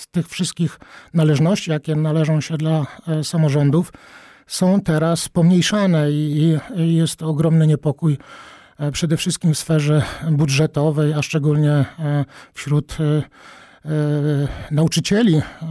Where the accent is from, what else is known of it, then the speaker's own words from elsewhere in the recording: Łomża, Podlaskie Voivodeship, Poland; Ja jestem Łomżyniakiem od urodzenia, z krwi i kości i myślę, że znam problemy Łomży